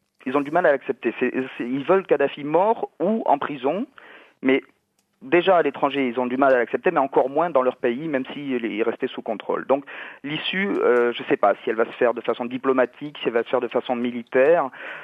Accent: France; Alors, pour ma part, je suis français

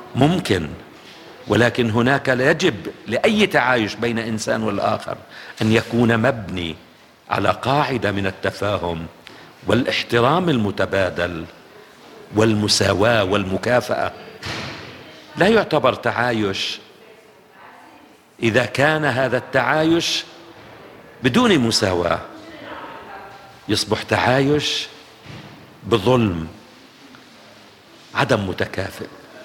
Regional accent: Palestine; كفلسطيني، كطفل فلسطيني عانى الويل والحرمان، لم أنعم يوماً بطفولتي.

